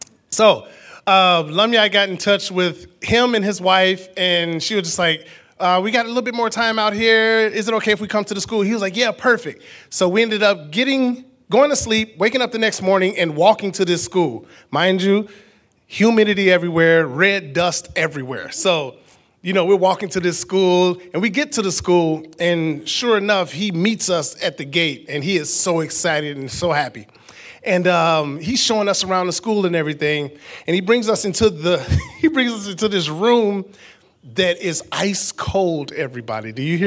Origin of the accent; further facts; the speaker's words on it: United States; Because I'm an American who enjoys air conditioning.